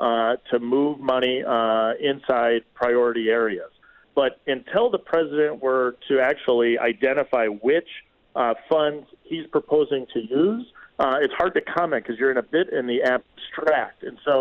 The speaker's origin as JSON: {"language": "English", "town": "Janesville", "region": "Wisconsin", "country": "United States", "tie": "born or raised there", "said": "working in the manufacturing sector in Wisconsin near my hometown of Janesville."}